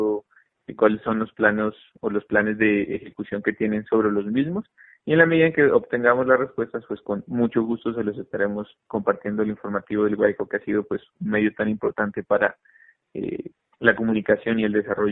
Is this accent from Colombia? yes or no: yes; Linares, Colombia; Yo soy de Linares, soy diputado de la subregión y del departamento